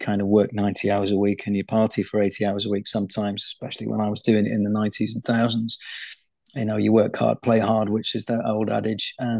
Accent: North West England, United Kingdom; You know, obviously growing up in Merseyside, the ball's around, not oval, and you kick it, you don't pick it up.

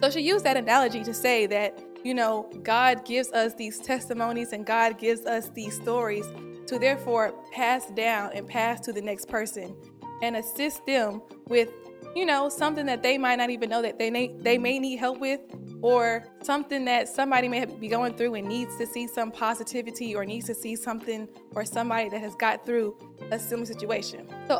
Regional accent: Little Rock, Arkansas, United States; So I grew up, I'm from Little Rock, Arkansas, by the way. So if you're from Little Rock, I grew up like right in like the center of downtown.

